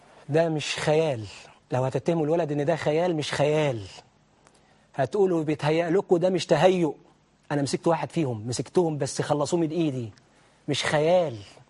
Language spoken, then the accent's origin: Arabic; Egypt; أنا مواطن مصري، حتى لو ما كنتش مسلم، مواطن، مجرد مواطن.